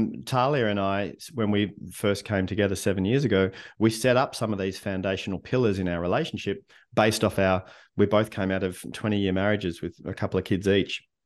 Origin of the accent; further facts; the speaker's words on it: Melbourne, Victoria, Australia; I grew up in Melbourne, Australia, right?